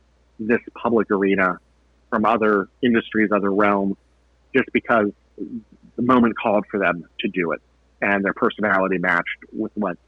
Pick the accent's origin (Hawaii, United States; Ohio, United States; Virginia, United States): Ohio, United States; Youngstown; I grew up outside of Youngstown, Ohio, and it is the perfect piece of comfort food.